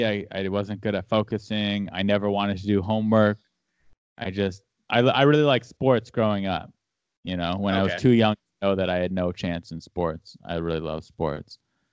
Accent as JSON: {"language": "English", "town": "San Diego", "region": "California", "country": "United States", "said": "I'm from San Diego, so I liked … punk rock"}